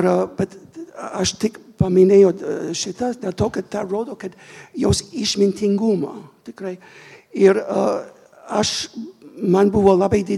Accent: United States; first language English; Lithuanian is a second language; aš nesu lietuvis, negaliu redaguoti, bet galiu puikiai suprasti ir angliškai, ir mano gimtoji kalba, esu kilęs iš Amerikos, ir galiu pakankamai suprasti lietuvių kalbą

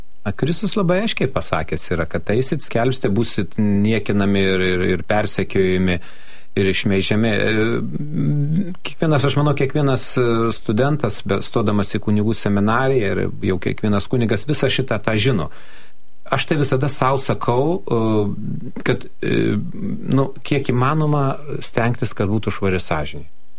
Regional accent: Kaunas, Kaunas County, Lithuania; also born or lived in Jonava / Marijampolė; Aš augau, gimiau Jonavoje, paskui iš Jonavos atvežė į Kauną, kur dabar yra Žemaičio gatvėje Pranciškonis.

